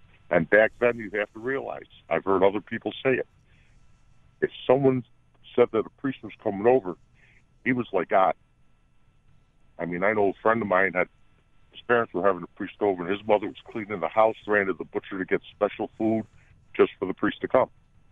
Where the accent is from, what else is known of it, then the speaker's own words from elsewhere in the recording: Buffalo, New York, United States; now in Myrtle Beach, United States; I live in Myrtle Beach now, but I'm from Buffalo.